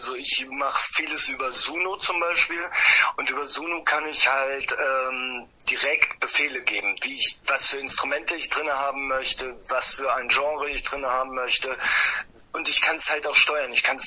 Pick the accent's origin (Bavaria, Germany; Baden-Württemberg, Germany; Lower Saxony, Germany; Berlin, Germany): Lower Saxony, Germany; Einbeck; now in Lübeck, Germany; wir sind damals zu einem Konzert hier in meine alte Heimatstadt Einbeck gefahren